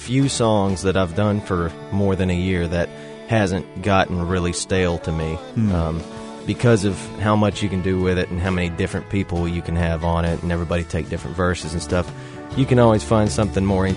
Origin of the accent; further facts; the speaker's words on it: King, North Carolina, United States; I'm from Stokes County, from King.